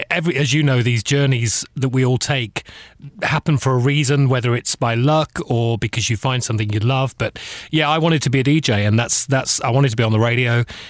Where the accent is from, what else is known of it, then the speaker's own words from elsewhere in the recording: Leeds, Yorkshire and the Humber, United Kingdom; I grew up in Leeds, which is a town in the north of England.